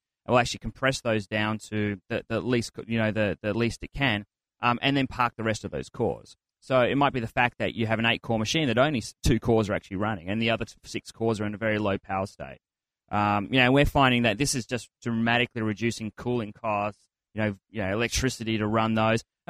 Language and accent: English; Australia; moved away as an adult; now in United States; from the accent, you probably heard that I came from Australia